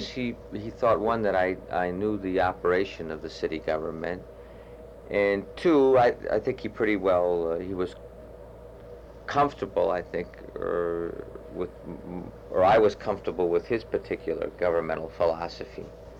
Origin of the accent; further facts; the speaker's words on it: Detroit, Michigan, United States; moved away as an adult; now in Baltimore, United States; I'm not a native Baltimorean. I came here from Detroit to work for the Sun in early 1963, although I do have many ties to Baltimore.